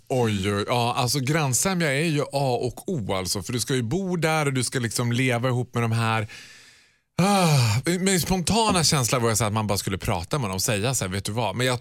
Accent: Borlänge, Dalarna County, Sweden; Jag är född och uppvuxen i Borlänge

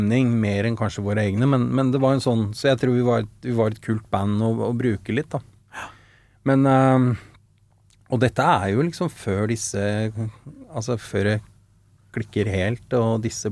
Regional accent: Oslo, Norway; Født og oppvokst ved Sankt Hanshaugen, Frimannsgate, og bor der fortsatt.

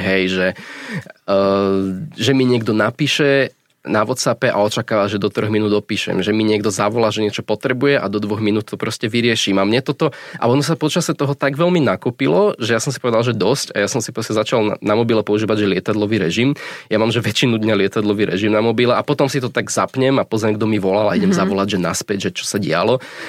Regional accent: Bratislava Region, Slovakia; ja som sa narodil v Bratislave, ale potom sme sa presťahovali na dedinu kúsok od Bratislavy a každé ráno ma vozili do školy.

